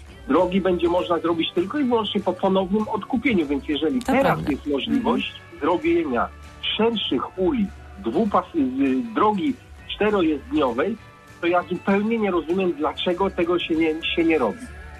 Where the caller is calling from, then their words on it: Bydgoszcz, Kuyavian-Pomeranian Voivodeship, Poland; Jak już wspomniałem, jestem z Bydgoszczy, więc sytuacji drogowej tak do końca w Toruniu nie znam